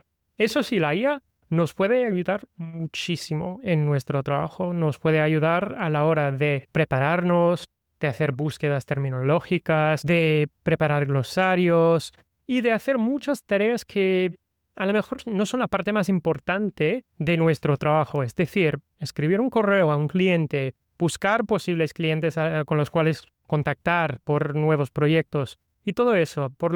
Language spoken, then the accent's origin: Spanish; Florida, United States; born there; Pues nací en Estados Unidos, en Florida, y siempre tenía esta pasión por los idiomas.